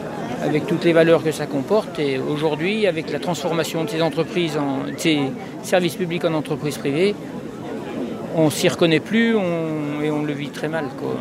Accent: Belley, Auvergne-Rhône-Alpes, France; Belay, dans l'Ain.

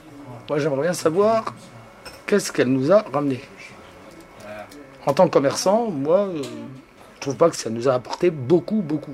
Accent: Grand Est, France; On est toujours fiers. On est fiers des Ardennais. C'est un département très joli quand il fait beau

